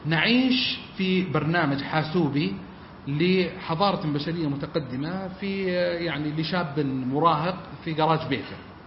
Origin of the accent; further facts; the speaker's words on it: Dammam, Eastern Province, Saudi Arabia; أنا من الشرقية في الدمام